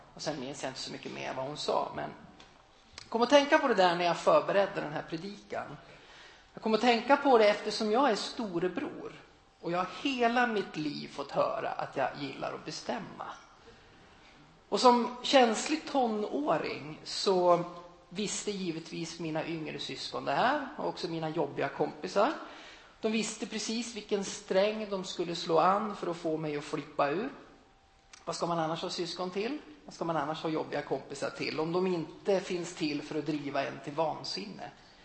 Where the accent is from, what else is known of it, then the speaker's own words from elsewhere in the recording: Sweden; Då sa jag på slutet att vi kommer ju från ett land som vi har mycket saker. Vi är materiellt sett mycket bra i Sverige.